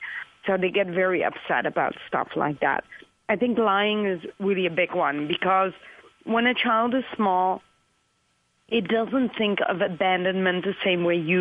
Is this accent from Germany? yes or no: no; Netherlands; also born or lived in Pakistan; I was adopted from Pakistan all the way to the Netherlands when that was unheard of.